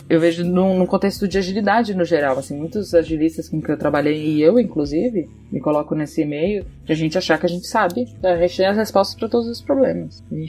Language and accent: Portuguese; Florianópolis, Santa Catarina, Brazil; Eu sou catarinense, morei a vida toda praticamente em Santa Catarina, mais especificamente em Florianópolis. Estudei, né? Vivi toda a vida jovem lá.